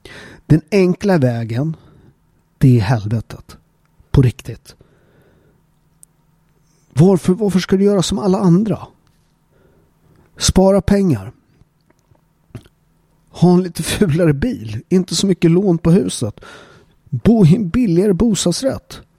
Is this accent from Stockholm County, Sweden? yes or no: yes; Upplands Väsby, Stockholm County, Sweden; Jag är uppväxt i Upplands Väsby, som en förort utanför Stockholm.